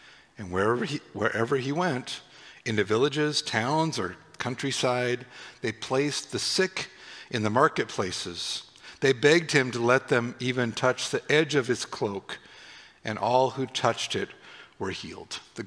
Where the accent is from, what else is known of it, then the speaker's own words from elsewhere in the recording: Whitefish, Montana, United States; You know, I remember in high school, everyone from Columbia Falls, I was from Whitefish, everyone from Columbia Falls was evil, bad, nasty, poor sports.